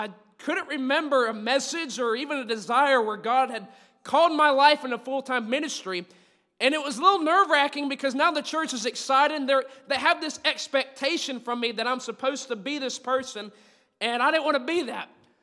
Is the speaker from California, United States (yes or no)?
no; Georgia, United States; I'm from Southeast Georgia. If you can't tell by the accents, I'm a little far from home.